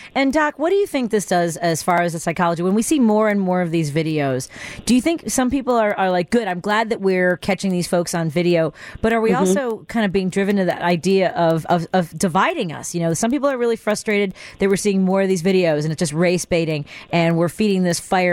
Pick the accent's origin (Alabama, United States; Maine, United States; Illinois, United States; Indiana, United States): Illinois, United States; Chicago; my experience growing up in Norwood Park, just blocks away from where this harassment happened at Caldwell Woods